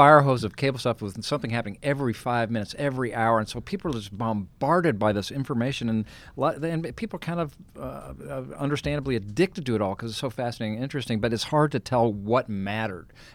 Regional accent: Colorado, United States; I'm the guy from Colorado and, you know, the bland Colorado Midwesterner.

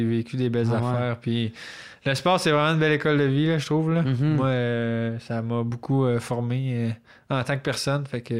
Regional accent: Quebec City, Quebec, Canada; Ouais, moi, je viens de la ville de Québec

